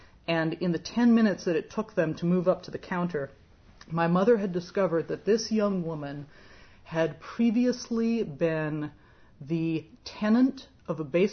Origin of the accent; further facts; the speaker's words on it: the West, United States; growing up in the West, there's a really strong kind of a libertarian tradition that comes out in me in some funny ways.